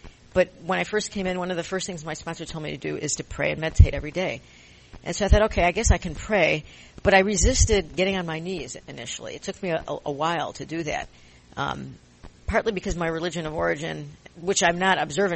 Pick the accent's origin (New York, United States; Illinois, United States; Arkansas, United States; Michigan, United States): Illinois, United States; Chicago; moved away as an adult; now in California, United States; And, you know, I'm originally from Chicago, and I only moved to California 10 years ago.